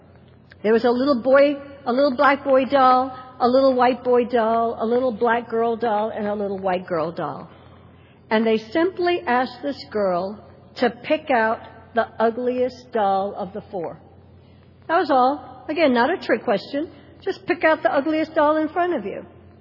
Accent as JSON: {"language": "English", "region": "the South", "country": "United States", "tie": "born there", "said": "I was born in the South, and I was born in the South during the days when lynchings were legal."}